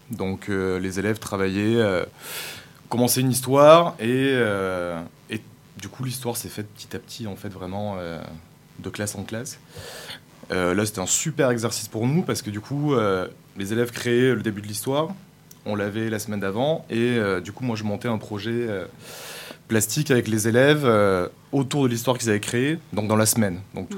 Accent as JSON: {"language": "French", "town": "Mende", "region": "Occitanie", "country": "France", "tie": "born or raised there", "also_born_or_lived": "Toulouse", "said": "Donc, je suis parti de Mende. Pardon. Je suis parti du lycée Chaptal à Mende. Je suis parti à Toulouse faire les Beaux-Arts."}